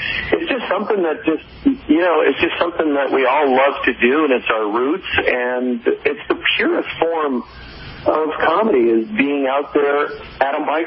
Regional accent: United States; So even though I'm an American, there are some really great Canadians on this show.

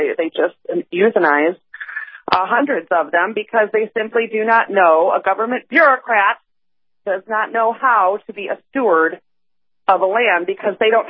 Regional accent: Nevada, United States; What he just did to Nevada, my home state.

